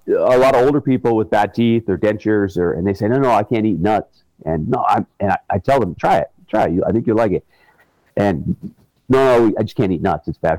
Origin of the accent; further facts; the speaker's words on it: Alaska, United States; I grew up in Alaska. I grew up with the Native Americans in Alaska. Eskimos in the north of Alaska. I was actually born up in the most northern town in North America.